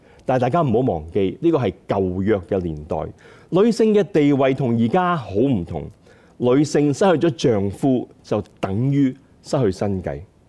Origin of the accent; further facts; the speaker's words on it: Guangdong, China; 就好像我们广东人说顺德是什么鱼米之乡的意思